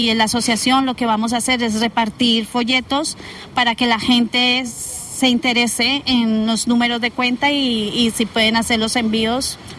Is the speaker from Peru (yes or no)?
no; Colombia; Sí, soy de Colombia, país hermano.